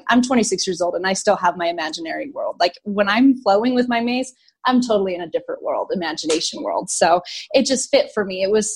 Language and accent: English; New Mexico, United States; also born or lived in Missouri; I was born in Missouri, but I was raised in New Mexico. I grew up in a really small town. I moved to Albuquerque when I was 19